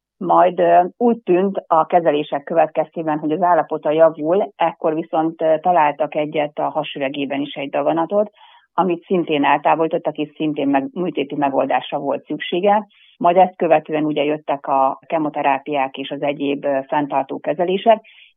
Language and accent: Hungarian; Nyíregyháza, Szabolcs-Szatmár-Bereg, Hungary; moved away as an adult; also born or lived in Debrecen; now in Budapest, Hungary; Igazság szerint én nyíregyházi vagyok, Nyíregyházán nőttem fel, majd az orvosi egyetemet az Debrecenben végeztem, és Debrecenben is praktizáltam